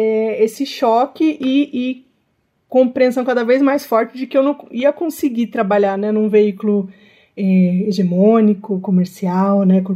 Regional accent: São Paulo, Brazil; Sou de São Paulo, cidade de São Paulo. Quando eu nasci, eu morava ali numa rua que agora virou Avenida Laguna, Travessa da João Dias, Avenida João Dias, Zona Sul de São Paulo. Morava na casa de aluguel

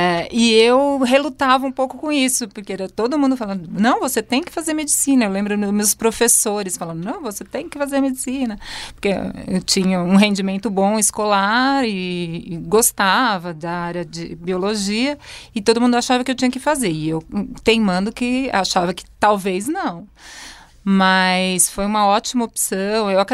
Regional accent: Americana, São Paulo, Brazil; eu sou do interior de São Paulo, tive que sair de casa para fazer a faculdade.

